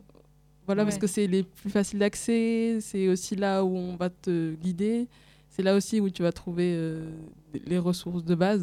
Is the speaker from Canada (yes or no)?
no; Comoros; now in France; parce que moi je suis comorienne, mais je suis pas allée souvent, ça coûte hyper cher.